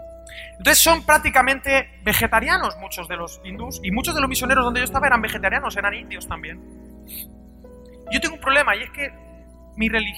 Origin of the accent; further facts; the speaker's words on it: Valencia, Valencian Community, Spain; ¿Usted sabe que yo vengo de Valencia, donde es la paella valenciana?